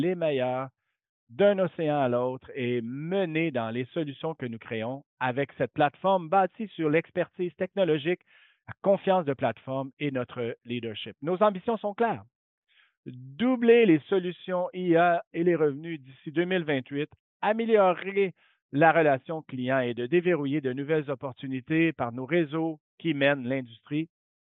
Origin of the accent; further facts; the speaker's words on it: New York, United States; French is a second language; now in Canada; Moi, je suis un Canadien adopté, Je viens de New York.